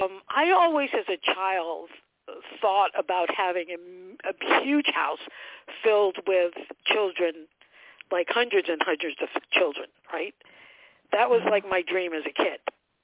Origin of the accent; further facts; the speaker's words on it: New York, United States; Yes. Born and raised in New York. My parents, my mom is Jamaican and my father's Cuban. All of my brothers and sisters were born in Jamaica, and I was the only child that was born here in the U.S. So, yeah, I'm from New York.